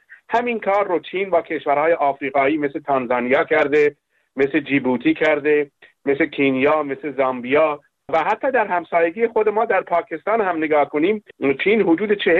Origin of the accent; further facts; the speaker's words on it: Iran; این نگرانی های ما رو هم به عنوان یک ایرانی که در اینجا